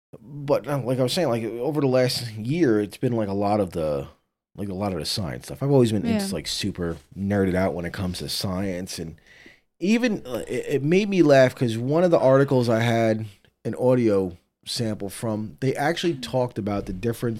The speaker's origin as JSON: {"language": "English", "region": "New York", "country": "United States", "said": "No, because we came from Orange County, New York."}